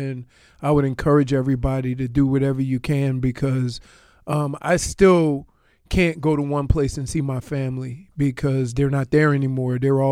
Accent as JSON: {"language": "English", "town": "New Orleans", "region": "Louisiana", "country": "United States", "said": "So Sean, I went through this with, I'm from New Orleans, so I went through this with Katrina."}